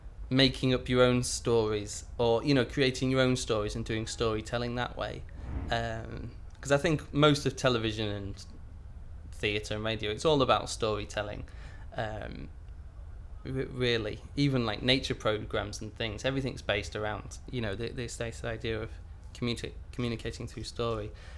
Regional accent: Teesdale, North East England, United Kingdom; Mainly in Teesdale, in County Durham, in the middle of nowhere, up near High Force.

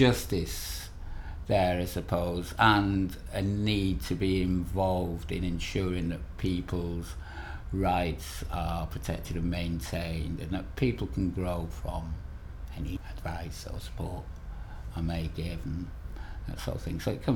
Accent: Lancaster, North West England, United Kingdom; moved away as an adult; now in London, United Kingdom; I'm 47 years old, and I'm originally from Lancaster in the Northwest, but I've been in London now for probably over 20 years, so... More of a Londoner than a Northerner, really.

